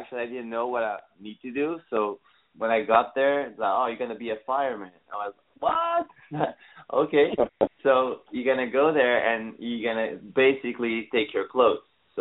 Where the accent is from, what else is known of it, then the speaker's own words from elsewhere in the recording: Portugal; now in Los Angeles, United States; I came from Portugal, and it's very different.